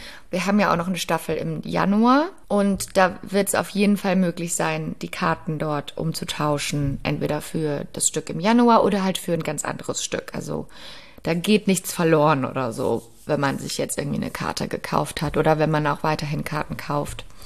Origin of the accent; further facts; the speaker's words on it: Saxony, Germany; Bei uns in Sachsen ist es, glaube ich, schlimmer als bei euch in NRW, ne?